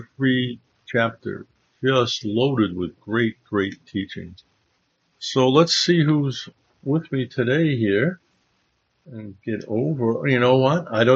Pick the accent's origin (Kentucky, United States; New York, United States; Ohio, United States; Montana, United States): New York, United States; accent: New York; I had to catch my New York accent. In New York, we'd say Reeder.